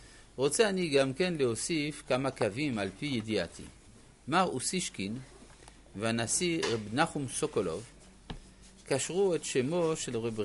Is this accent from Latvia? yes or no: yes; Griva, Latgale, Latvia; זוהי עיירה דובנש, הקרובה לדווינסק ולגריבה עיר מולדתי